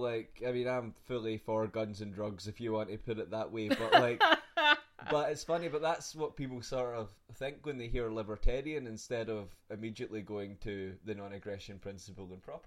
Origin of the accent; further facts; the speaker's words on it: Scotland, United Kingdom; There is a lot more that unites us as a Scottish people, a Scottish society.